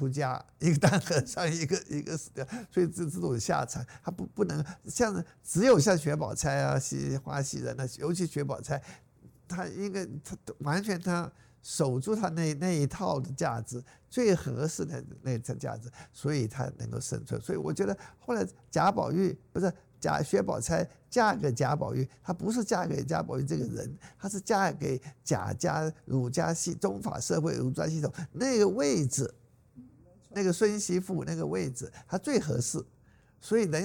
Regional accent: China; 所以我们中国人之所以为中国人

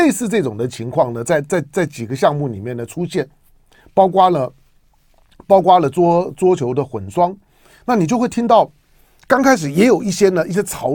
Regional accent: Taiwan; 我说我在台湾土生土长，虽然我喜欢云游世界各地，我在世界各地没有一毛钱的资产，包括大陆。

